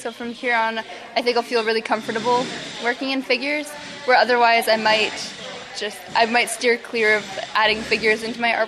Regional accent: Haines, Alaska, United States; I'm a student right now, and I'm from Haines.

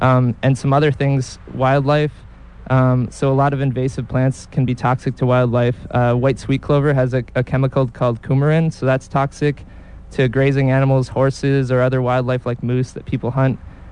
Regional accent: New York, United States; I'm from New York, and some things like Phragmites, that's just kind of completely taking over wetlands.

